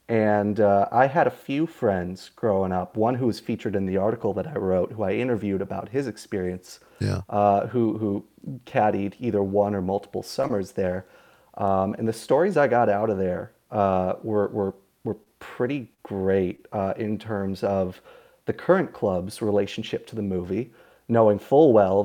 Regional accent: Wilmette, Illinois, United States; Sure. I'm from Wilmette, Illinois, on Chicago's north side.

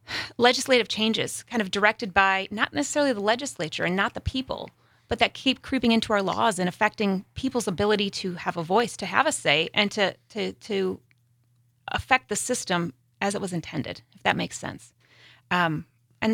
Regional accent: Kaukauna, Wisconsin, United States; So, I grew up in Kaukauna. So for those who are from Wisconsin, most people know that it's somewhere between Appleton and Green Bay.

